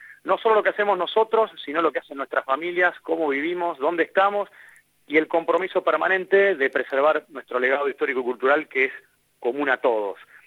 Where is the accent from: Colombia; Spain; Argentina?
Argentina; como argentinos tenemos el deber de preservar nuestro patrimonio